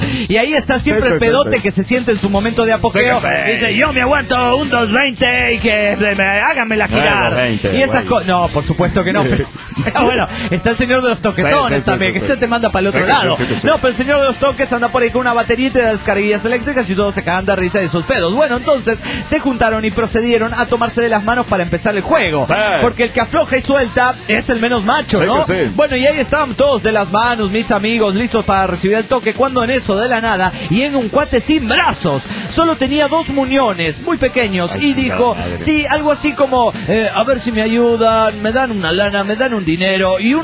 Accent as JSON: {"language": "Spanish", "region": "Cochabamba", "country": "Bolivia", "said": "de Cochabamba, Bolivia."}